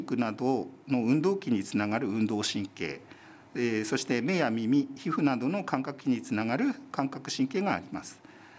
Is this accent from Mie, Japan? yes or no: no; Ichinoseki, Iwate, Japan; born there; 私生まれは岩手県の一関なんですけど、もともとはこれは多分宮城県の方とか山形の方の少しお名前だと思います。